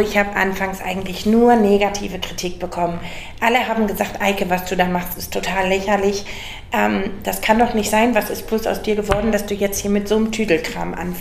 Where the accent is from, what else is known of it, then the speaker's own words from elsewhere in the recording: Lower Saxony, Germany; ich bin mittlerweile 49 Jahre alt. Ich komme aus Ingelschoft, das ist im Landkreis Stade.